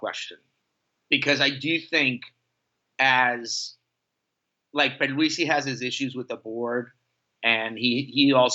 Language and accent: English; Puerto Rico; because I was born in Puerto Rico, because this, you know, I am Puerto Rican